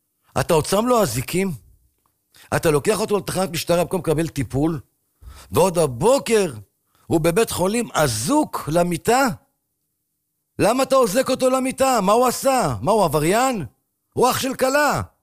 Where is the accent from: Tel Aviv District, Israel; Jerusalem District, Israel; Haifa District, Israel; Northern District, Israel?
Jerusalem District, Israel; אני גדלתי בשכונה, שכונת שמואל הנביא, של פעם, לא של היום.